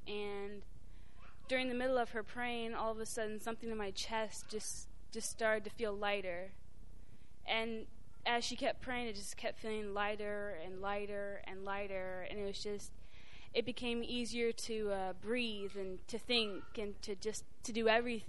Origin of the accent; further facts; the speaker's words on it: Canal Fulton, Ohio, United States; Canal Fulton.